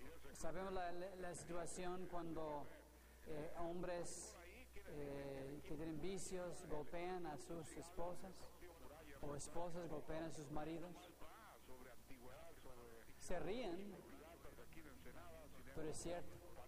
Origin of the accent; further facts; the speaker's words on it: Mexico City, Mexico; No, es que yo he vivido, vengo de la Ciudad de México